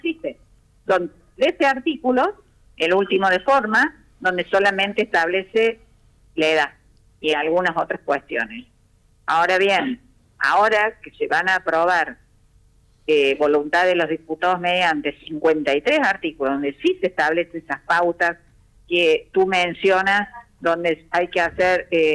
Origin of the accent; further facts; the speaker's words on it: Córdoba, Argentina; imagínense si lo voy a hacer yo, que soy de Córdoba.